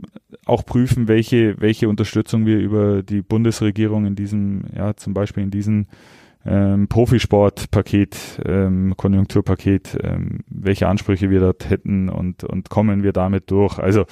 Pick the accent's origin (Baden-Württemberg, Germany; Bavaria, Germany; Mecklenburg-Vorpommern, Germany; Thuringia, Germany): Bavaria, Germany; Augsburg; ich bin stolzer Augsburger